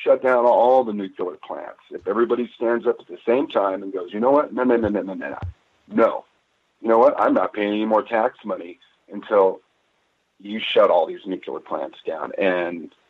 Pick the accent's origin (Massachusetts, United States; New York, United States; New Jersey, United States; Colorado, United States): Colorado, United States; Denver; And given that I grew up in Denver, Colorado, down the street from Lucky Flats, literally, where they're building the plutonium triggers for these bombs, right?